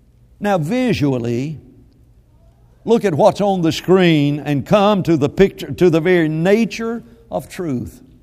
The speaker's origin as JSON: {"language": "English", "region": "Alabama", "country": "United States", "tie": "born or raised there", "said": "I grew up in Alabama. They argue there a lot."}